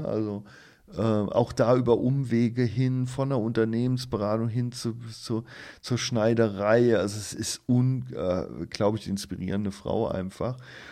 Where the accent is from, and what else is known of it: Rhineland-Palatinate, Germany; born or raised there